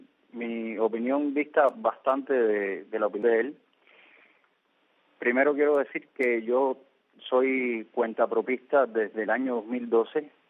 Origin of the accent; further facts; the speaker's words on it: Cuba; yo soy cubano y vivo aquí y estoy sufriendo estos cambios de política, tanto del poder vigente aquí en Cuba